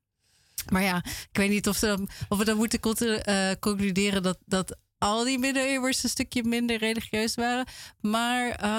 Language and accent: Dutch; Utrecht, Netherlands; now in Amsterdam, Netherlands; Ik kom zelf uit Utrecht en ben in Amsterdam gaan studeren.